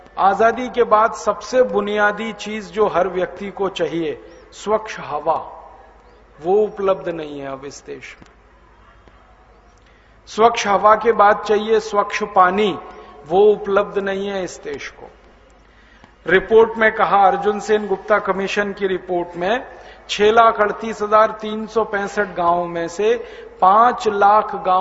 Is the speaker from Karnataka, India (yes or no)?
no; Uttar Pradesh, India; मेरा जन्म उत्तर प्रदेश के गांव में हुआ, अलीगढ़ जिले में। आपको हैरानी होगी, ये अलीगढ़ जिला दिल्ली के बहुत नजदीक है, राजधानी वहां से 130 किलोमीटर दूर है और मेरा गांव अलीगढ़ से करीब 60 किलोमीटर